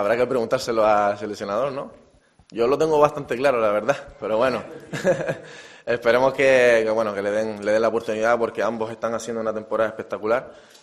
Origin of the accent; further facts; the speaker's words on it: Las Palmas, Canary Islands, Spain; Es el equipo de mi tierra, de mi vida.